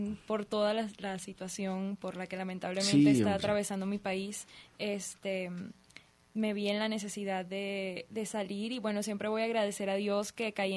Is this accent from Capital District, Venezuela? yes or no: yes; Caracas, Capital District, Venezuela; now in Mexico City, Mexico; Bueno, yo soy de Caracas, Venezuela.